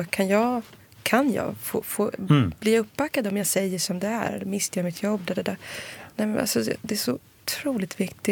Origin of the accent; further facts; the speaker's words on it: Morocco; Man tittar man på där jag kommer från som är marokkan